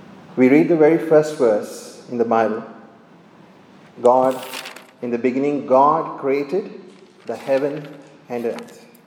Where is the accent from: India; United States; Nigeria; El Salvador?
India; Shimoga, Karnataka; I grew up in India, in Shimoga, where my parents, my grandparents, had a factory which is made.